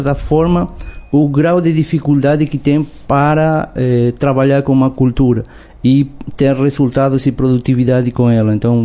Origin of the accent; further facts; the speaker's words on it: Uruguay; Portuguese is a second language; also born or lived in São Paulo; now in Brazil; sou químico também, formado no Uruguai, que é minha terra natal, e o mestrado e doutorado eu fiz em São Paulo, na USP